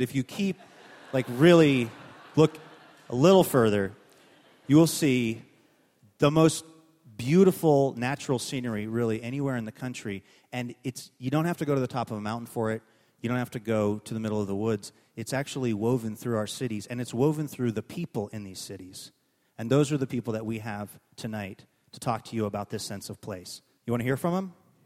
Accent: Seattle, Washington, United States; I grew up essentially on Aurora Avenue, at 77th and Aurora Avenue, and I went to an elementary school, which now I'm told is quite the destination, Daniel Bagley Elementary School.

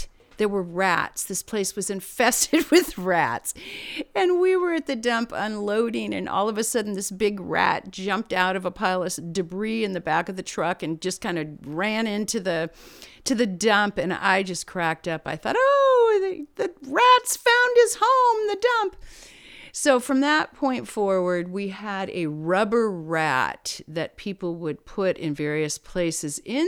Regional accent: Oakland, California, United States; born there; I moved up here in 1974, October of 1974. I was born in Oakland, California.

